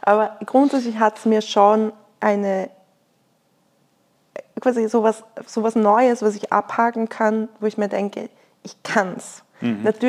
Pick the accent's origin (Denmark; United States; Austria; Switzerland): Austria; Lower Austria; Also weil, wie gesagt, ich bin im Waldviertel aufgewachsen, es gab nicht endlos viel zu tun.